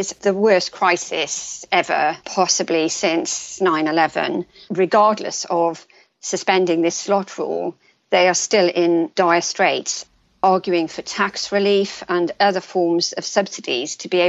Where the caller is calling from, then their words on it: London, United Kingdom; Well, at the moment, and I'm speaking from London, there are no flights in and out of Italy at present.